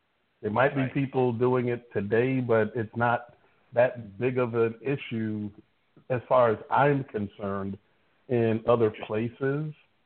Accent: Jamaica; I'm from Jamaica.

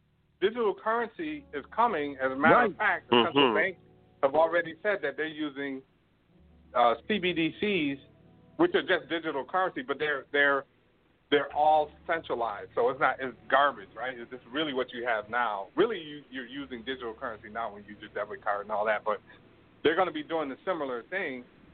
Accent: New York, United States; now in Toronto, Canada; I'm from New York.

